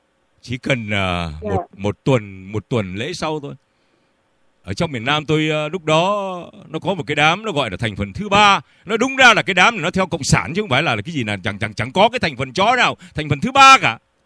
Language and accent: Vietnamese; Nam Định, Vietnam; Tôi ở ngoài Bắc, tôi sinh tại Nam Định cô ạ. Quê tôi Nam Định.